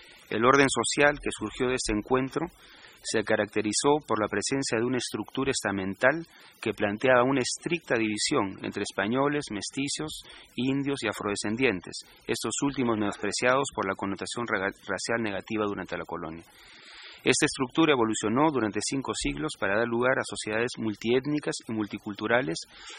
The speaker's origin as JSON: {"language": "Spanish", "country": "Peru", "said": "desarrollado históricamente en mi país, constituye el rasgo característico de la peruanidad"}